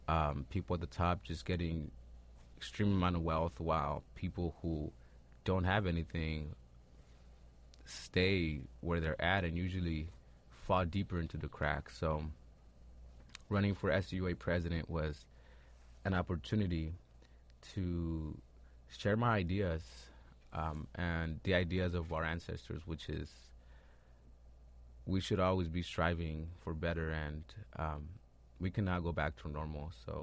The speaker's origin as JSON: {"language": "English", "town": "Iguala", "region": "Guerrero", "country": "Mexico", "said": "I am from Iguala, Guerrero de la Independencia. It is the home of the original tribe of the Olmeca back hundreds of years."}